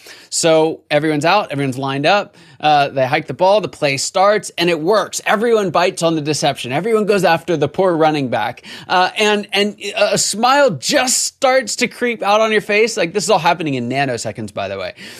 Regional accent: Pittsburgh, Pennsylvania, United States; I'm from Pittsburgh, and we still talk about the immaculate reception from Franco Harris, right?

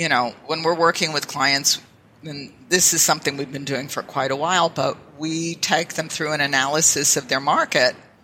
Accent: Pittsburgh, Pennsylvania, United States; Well, I grew up in Pittsburgh.

